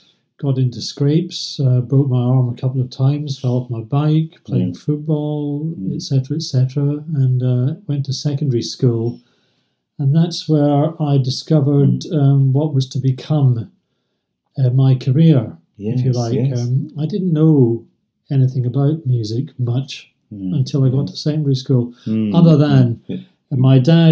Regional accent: Scotland, United Kingdom; I am Scottish, and my maternal grandmother came from the Outer Hebrides, the Isle of Lewis.

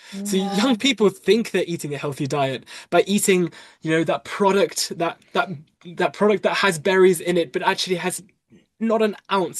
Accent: Leicester, East Midlands, United Kingdom; I'm from Leicester, and I can really compare different areas of Leicester

